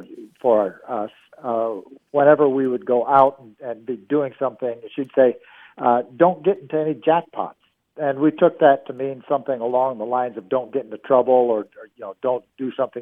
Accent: Iowa, United States; When I was growing up in Iowa, my aunt, who was the eldest in a family

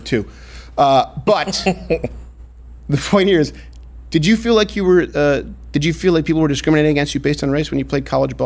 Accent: Canada; also born or lived in Detroit, United States; I was from, I was raised in Canada. I was born in Detroit, raised in Canada.

